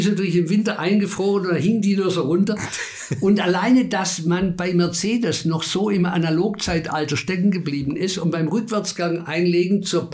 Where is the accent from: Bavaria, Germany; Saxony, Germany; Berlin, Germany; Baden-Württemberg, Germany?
Bavaria, Germany; born there; Da ich gesagt, aber ich bin in Bayern geboren.